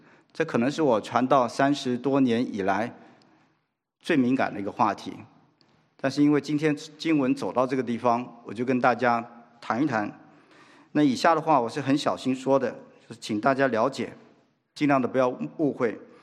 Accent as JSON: {"language": "Chinese", "country": "Taiwan", "said": "那么在台湾，我从台湾来"}